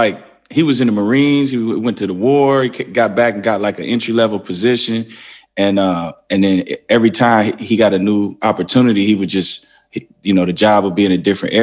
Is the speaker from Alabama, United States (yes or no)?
no; Wisconsin, United States; born there; also born or lived in Wyoming / Arkansas / Atlanta / Memphis; I lived all over the place. Like I was born in Wisconsin, then I moved to Wyoming, then Arkansas, then Atlanta, then Memphis, then Michigan.